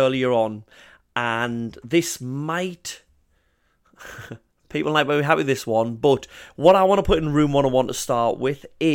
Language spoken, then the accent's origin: English; England, United Kingdom; We honestly have more akin with the Scottish, I think, than the rest of England, but we get to say we're English, which is good.